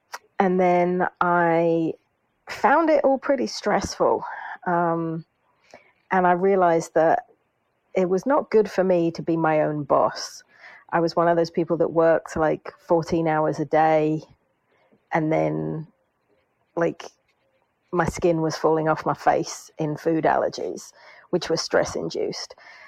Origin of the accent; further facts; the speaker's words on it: Brighton, South East England, United Kingdom; It is, yeah.